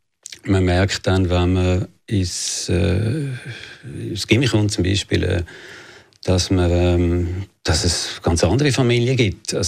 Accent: Oerlikon, Zurich, Switzerland; ich bin unter eher härteren Bedingungen, ein bisschen prekären Bedingungen aufgewachsen in Oehlike. Bin dort ins Primarschulhaus Öpfelbaum gegangen. Meine Mutter ist eine französische Jüdin

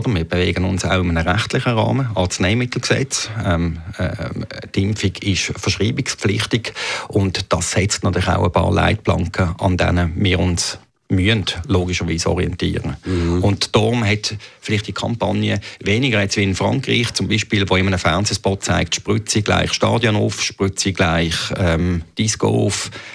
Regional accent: Basel, Basel-Stadt, Switzerland; Als Basler, mit einer welschen Mutter.

